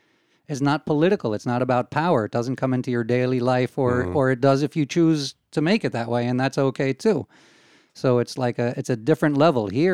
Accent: United States; when I went to school as a kid growing up in the States, you had every kind of person represented

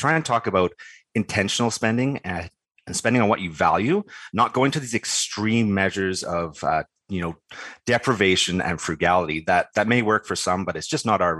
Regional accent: Canada; Hey, Bruce, we're Canadian.

